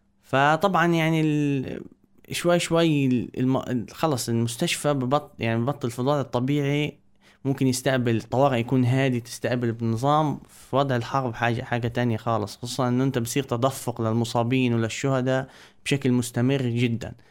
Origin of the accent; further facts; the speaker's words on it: Gaza, Gaza Strip, Palestine; also born or lived in Saudi Arabia; بس بعديها رحنا إحنا السعودية، أنا انولدت في السعودية الأساس، وروحنا في 2005 على مدينة غزة. عشت كل حياتي في غزة يعني، ما عدا أول 4 سنين من حياتي خارج مدينة غزة.